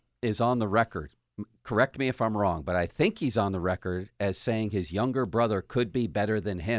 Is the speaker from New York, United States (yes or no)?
yes; Buffalo, New York, United States; Home team. That's my hometown.